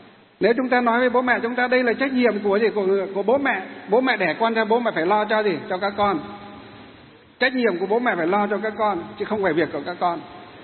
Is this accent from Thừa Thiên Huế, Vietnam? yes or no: no; Hòa Bình, Vietnam; chúng tôi được sinh ra ở tỉnh Hòa Bình. Tỉnh Hòa Bình là gì? là cái tỉnh mà làm ra một trong những cái thủy điện đầu tiên của Việt Nam chúng ta là thủy điện Hòa Bình.